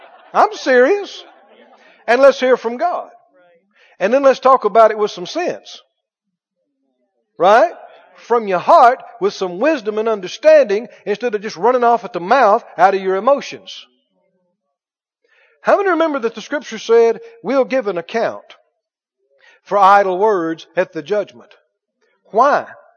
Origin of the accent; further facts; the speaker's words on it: Mississippi, United States; I'm from Mississippi, and I've done split a lot of firewood in my time.